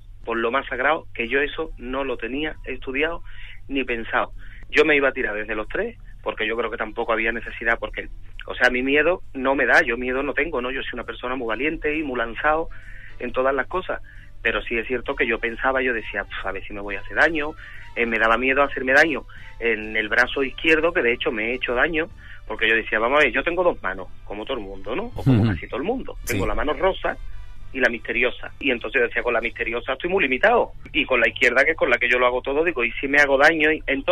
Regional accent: Spain; Yo soy ciudadano español y yo utilizo la democracia.

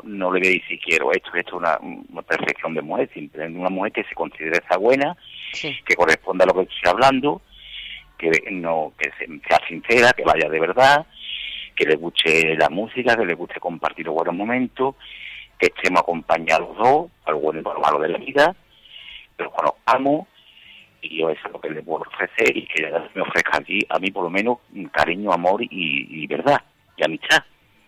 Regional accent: Seville, Andalusia, Spain; born there; Nací en Sevilla, pero ahora mismo estoy en un pueblo.

